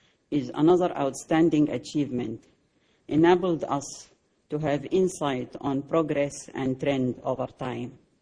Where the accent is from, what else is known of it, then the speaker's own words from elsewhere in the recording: Sudan; I come from Sudan, the largest country in Africa and one of the least developed